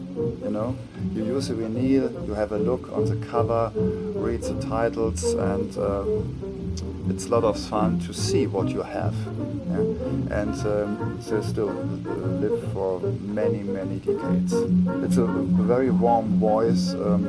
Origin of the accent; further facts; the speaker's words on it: Koblenz, Rhineland-Palatinate, Germany; English is a second language; I come from Koblenz. I'm 50 years old.